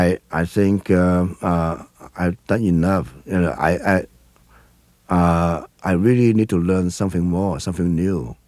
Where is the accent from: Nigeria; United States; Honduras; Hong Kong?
Hong Kong; English is a second language; In the old time, the most of the Hong Kong people, they were so so much crazy about the theater.